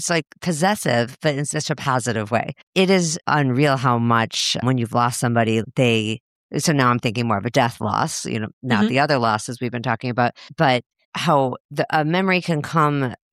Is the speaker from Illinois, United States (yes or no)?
yes; Chicago, Illinois, United States; By the way, I'm from Chicago too.